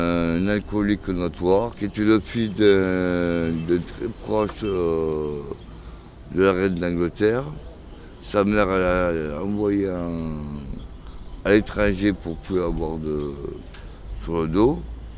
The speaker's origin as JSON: {"language": "French", "town": "Marseille", "region": "Provence-Alpes-Côte d'Azur", "country": "France", "said": "je suis marseillais de base, 100% marseillais, mais je suis parti quasiment 20 ans à l'étranger. J'ai fait un peu le tour du monde. Et à un moment donné, là, Marseille m'a un peu manqué, je suis revenu."}